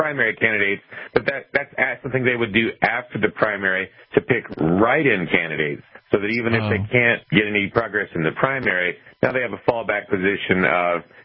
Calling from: Colorado, United States; Oh, I'm calling from Colorado, actually.

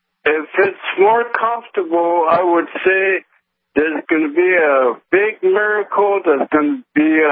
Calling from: South Dakota, United States; Yeah, I'm calling from the South Dakota portion of the Indian Stand Reservation.

